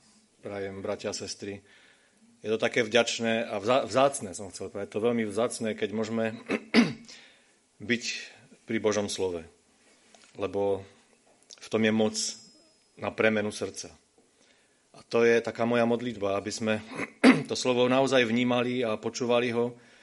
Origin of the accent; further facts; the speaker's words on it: Třinec, Moravian-Silesian Region, Czechia; moved away as an adult; now in Slovakia; pochádzam pôvodom zo Severnej Moravy, z Třince. Prišiel som na vojenskú školu do Bratislavy